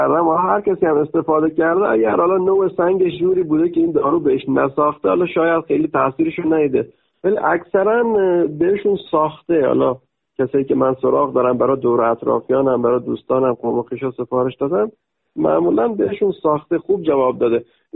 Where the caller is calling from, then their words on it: Fars, Iran; من از استان فارس هستم، از شیراز هستم.